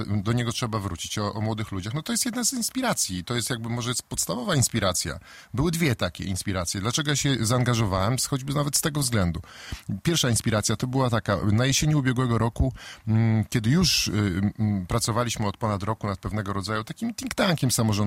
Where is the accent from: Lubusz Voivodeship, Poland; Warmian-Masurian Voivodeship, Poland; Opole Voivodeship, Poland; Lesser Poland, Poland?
Warmian-Masurian Voivodeship, Poland; Kętrzyn; also born or lived in Warsaw / Łomża; now in Białystok, Poland; ja pochodzę z Kętrzyna, ale Białystok jest miastem, w którym najdłużej mieszkam. Mieszkałem w Warszawie, mieszkałem w Łomży, a w Białymstoku mieszkam już prawie 20 lat.